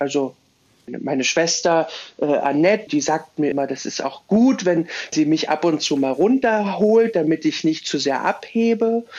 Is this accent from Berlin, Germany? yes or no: yes; Lichtenberg, Berlin, Germany; Das war so ein tolles, sprachlich orientiertes Gymnasium bei uns in Lichtenberg.